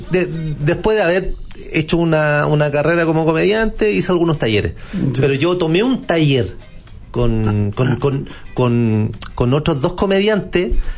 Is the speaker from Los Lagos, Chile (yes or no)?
no; San Antonio, Valparaíso, Chile; now in Santiago, Chile; yo soy de Puerto San Antonio, me vine a estudiar acá a Santiago